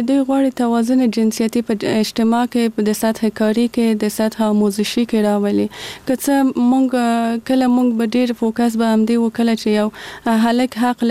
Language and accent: Pashto; Kabul, Afghanistan; زه په کابل کې زغیدلې یم